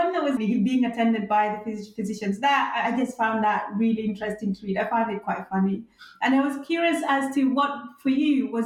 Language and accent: English; Uganda; I mean, I'm from Uganda, and like in Nigeria, there have been LGBT practices forever.